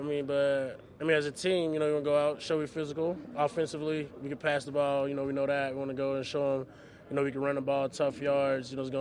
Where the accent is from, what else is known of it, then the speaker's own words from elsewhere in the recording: Louisiana, United States; also born or lived in Alabama; growing up in Louisiana and playing at Alabama, I'm kind of used to it.